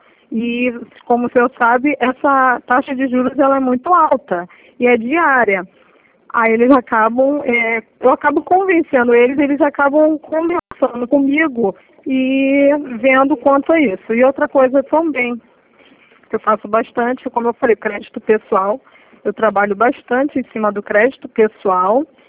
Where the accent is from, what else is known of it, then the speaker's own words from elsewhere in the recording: Nova Iguaçu, Rio de Janeiro, Brazil; Oi, gente, prazer.